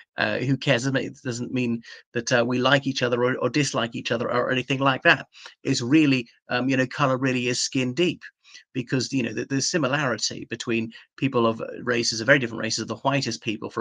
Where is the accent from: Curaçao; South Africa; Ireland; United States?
Ireland; I mean, I'm definitely not British by his standard. I'm from the Irish Republic.